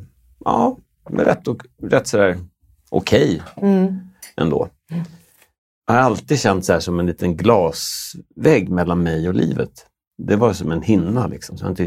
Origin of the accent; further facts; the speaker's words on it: Danderyd, Stockholm County, Sweden; born there; also born or lived in Vallentuna / Skövde / Libya / Malmö; Jag född på Danderyd. Bodde i Vallentuna första åren. Sen till Skövde. Jag vet inte, till Libyen. Bodde där i 2,5 år. Sen till Skåne, Malmö, Skanör. Sen upp tillbaka till Stockholm.